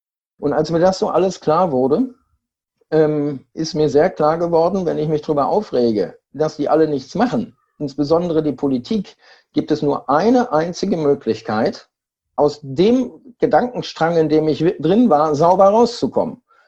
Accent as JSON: {"language": "German", "town": "Siegen", "region": "North Rhine-Westphalia", "country": "Germany", "tie": "born or raised there", "said": "Das war das nächste Konzentrationslager, war 1200 Kilometer von meiner Heimatstadt Siegen entfernt."}